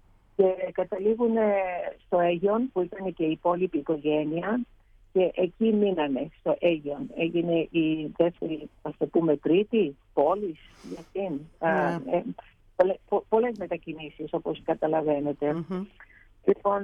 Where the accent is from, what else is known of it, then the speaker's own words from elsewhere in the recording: Komotini, Eastern Macedonia and Thrace, Greece; born there; Εγώ γεννήθηκα στην Κομωτινή, αλλά δεν είμαι κάτοικος. Οι γονείς μου δεν ήταν κάτοικοι της περιοχής εκεί, νομών Ροδότη. Οι γονείς μου είναι μικρασιάτες από τα Βουλά